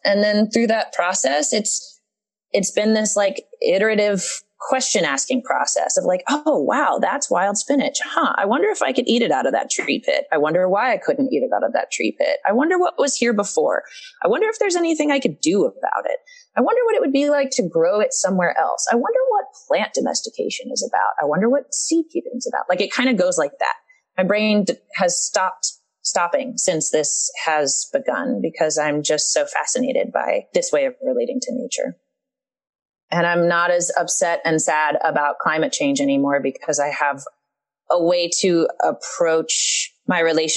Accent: Kentucky, United States; So I'm from Eastern Kentucky. I grew up in a family that always had a garden in our backyard

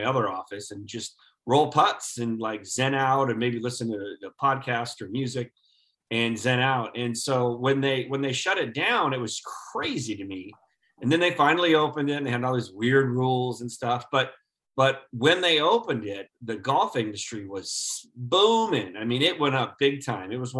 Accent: Midwest, United States; because I grew up in the Midwest and I know that white stuff and the snow and the weather.

